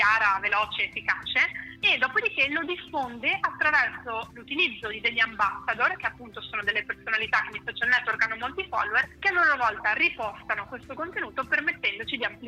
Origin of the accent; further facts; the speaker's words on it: Bassano del Grappa, Veneto, Italy; Io sono di Bassano del Grappa, quindi sono veneta, anche se lavoro a Milano, ma mi trovavo in Veneto appunto per il weekend.